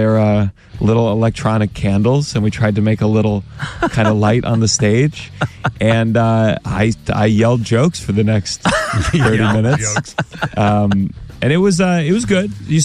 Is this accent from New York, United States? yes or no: yes; New York, United States; you know, I'm from New York.